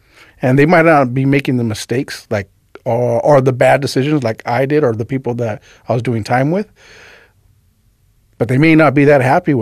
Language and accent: English; La Puente, California, United States; I grew up in San Gabriel Valley. I grew up in La Puente.